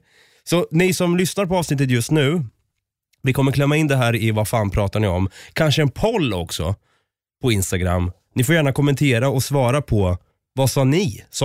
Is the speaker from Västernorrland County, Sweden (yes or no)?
no; Östergötland, Sweden; Men det är för att vi är från Östergötland.